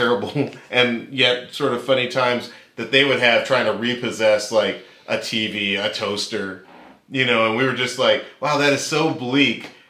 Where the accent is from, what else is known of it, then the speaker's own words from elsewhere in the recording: Atlanta, Georgia, United States; now in Sherman Oaks, United States; Like I grew up in Atlanta.